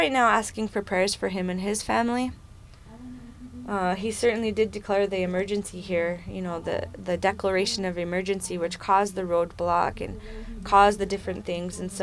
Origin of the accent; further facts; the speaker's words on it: Fort Berthold, North Dakota, United States; I am from Fort Berthold, north of here. I'm Mandan Hidatsa Arikara